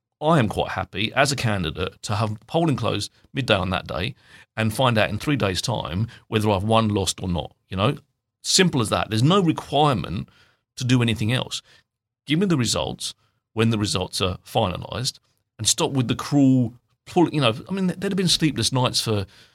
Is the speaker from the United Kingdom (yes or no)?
yes; United Kingdom; I spend all day drinking tea because I'm British.